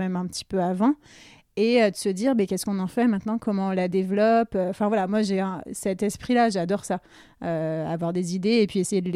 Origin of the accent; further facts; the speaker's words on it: Marsonna, Bourgogne-Franche-Comté, France; also born or lived in Lyon; je suis une pure jus bressane. … il y en a pas mal sur la Bresse. Donc voilà, moi j'ai grandi à Marsonna, c'est un village à côté de Morvel en Bresse.